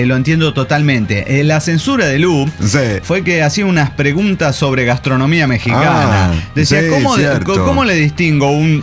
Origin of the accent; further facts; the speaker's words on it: Peru; Soy latinoamericana, soy peruana.